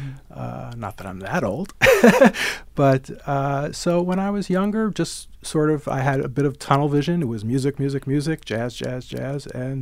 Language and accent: English; Great Neck, New York, United States; These letters were in the attic of the house I grew up in Great Neck.